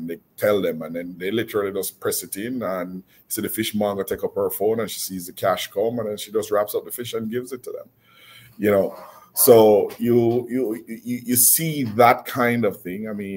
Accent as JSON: {"language": "English", "country": "Jamaica", "said": "I'm like, dude, we're from Jamaica. We had interest rates at 120% and made money."}